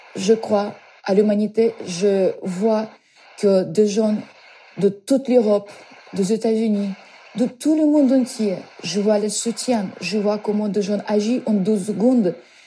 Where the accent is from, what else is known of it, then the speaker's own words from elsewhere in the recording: Ukraine; French is a second language; J'étais surprise d'avoir apprendre que ma ville natale a été bombardée le matin.